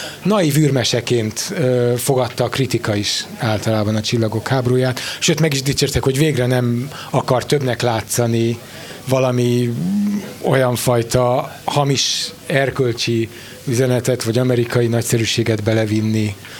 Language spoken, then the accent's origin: Hungarian; Budapest, Hungary; zuglói gyerek vagyok